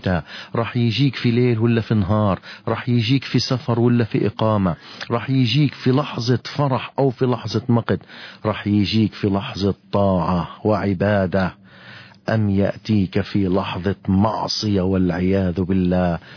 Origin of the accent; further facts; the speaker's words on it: Nablus, West Bank, Palestine; كم مقبرة عندنا في نابلس؟